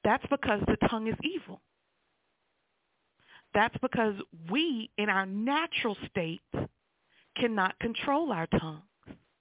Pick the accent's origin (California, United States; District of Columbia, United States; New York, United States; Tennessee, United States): New York, United States; And my truth as a New Yorker can sometimes be harsh.